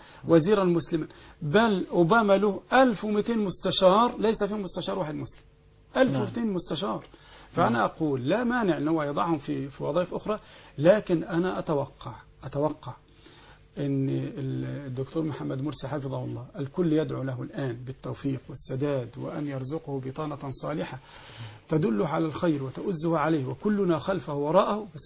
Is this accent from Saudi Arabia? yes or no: no; Egypt; عندنا في مصر مثلا 5 مليون نصراني